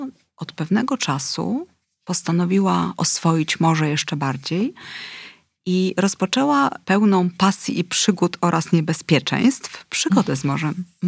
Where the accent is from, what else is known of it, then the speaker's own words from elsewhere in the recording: Gdynia, Pomeranian Voivodeship, Poland; Ja jako Gdynianka